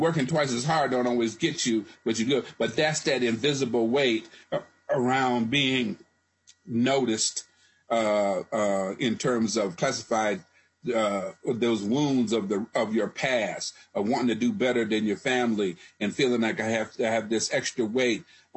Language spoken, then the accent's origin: English; Charleston, South Carolina, United States; I'm from Charleston, South Carolina. Both sides of my family are you know, descendants of slaves.